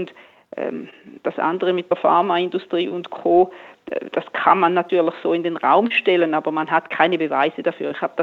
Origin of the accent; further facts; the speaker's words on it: Switzerland; Bei uns in der Schweiz kann man ja sehr viel zum Glück mitbestimmen in der Politik